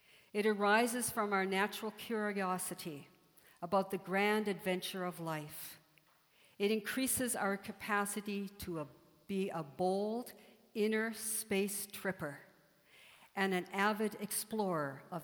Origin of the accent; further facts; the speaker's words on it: Nova Scotia, Canada; I grew up in Nova Scotia, and we had the ability to skate on the ponds in the winter, and they would freeze.